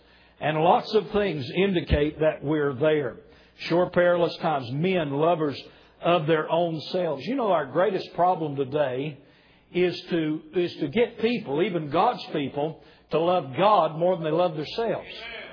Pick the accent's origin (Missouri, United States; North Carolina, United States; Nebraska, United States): North Carolina, United States; now in Canada; we may be in Nova Scotia, but we're not from Nova Scotia, and we're in Nova Scotia via North Carolina, where we're originally from. We've been in Nova Scotia now for 12 years